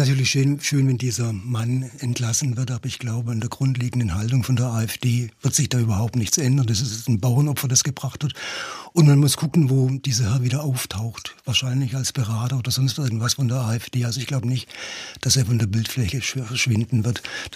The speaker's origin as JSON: {"language": "German", "region": "Baden-Württemberg", "country": "Germany", "tie": "born or raised there", "lives_now": "Hamburg, Germany", "said": "ich lebe ja in Hamburg, aber auch auf der Schwäbischen Alb, auf dem Land und in Baden-Württemberg"}